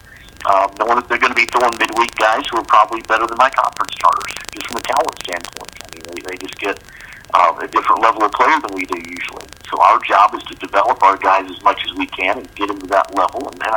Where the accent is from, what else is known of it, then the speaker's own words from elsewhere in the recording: Lexington, Kentucky, United States; Now, I'm from Lexington originally. I'm from around this area. My front door is 23 miles away from Kentucky State.